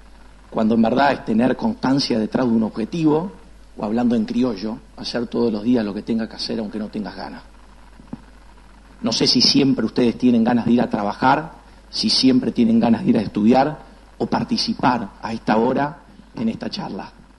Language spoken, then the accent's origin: Spanish; Santa Fe, Argentina; lo que me jodía del lugar donde yo vivía. Soy de Santa Fe.